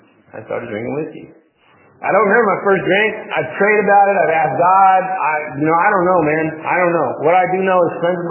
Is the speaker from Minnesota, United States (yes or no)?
no; San Diego, California, United States; Single mom. I was raised in San Diego.